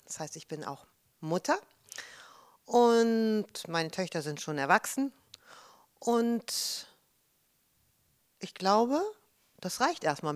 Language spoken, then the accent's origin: German; Düsseldorf, North Rhine-Westphalia, Germany; moved away as an adult; also born or lived in Munich / Los Angeles; now in Hamburg, Germany; ich bin in München geboren, in Düsseldorf aufgewachsen und bin dann nach Amerika, nach Los Angeles gegangen und bin aus Los Angeles nach Hamburg gekommen und hier lebe ich jetzt, seitdem ich Anfang 20 bin.